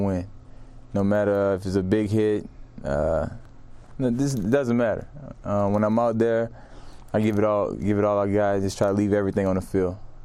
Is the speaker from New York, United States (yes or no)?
no; New Orleans, Louisiana, United States; and I'm from New Orleans, so I know what it feels like, you know, to run from hurricanes